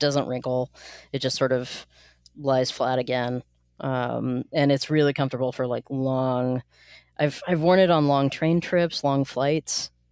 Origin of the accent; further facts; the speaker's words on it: Washington, United States; I grew up outside of Seattle, and everyone there wore Eddie Bauer because it was a local company and stuff.